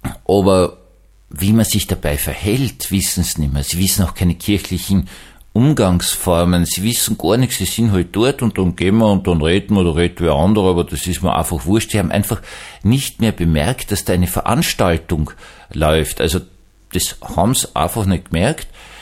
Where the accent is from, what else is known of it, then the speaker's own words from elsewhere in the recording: Vienna, Austria; ich bin Wiener